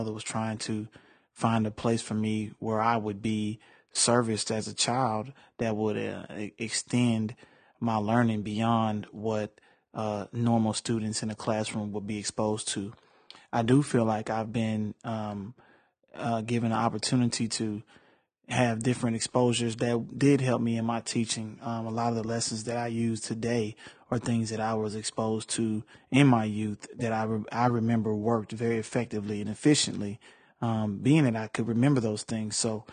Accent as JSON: {"language": "English", "town": "Houston", "region": "Texas", "country": "United States", "tie": "born or raised there", "said": "the mischief that young men would get into growing up in the South Side of Houston."}